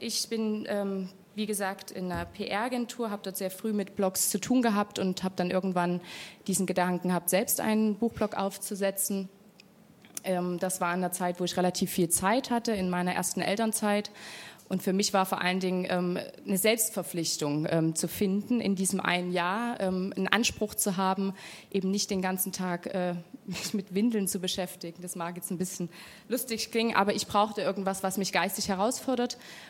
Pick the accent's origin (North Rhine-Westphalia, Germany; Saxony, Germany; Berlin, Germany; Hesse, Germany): Saxony, Germany; Leipzig; Ich bin gebürtige Leipzigerin, wohne aber seit Jahren im Rhein-Main-Gebiet